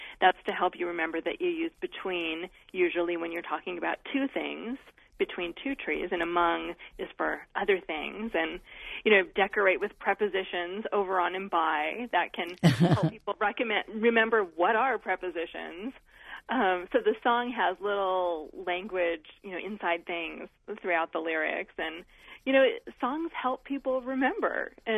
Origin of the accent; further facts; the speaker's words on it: Reno, Nevada, United States; I wrote a song with … in my hometown, Reno.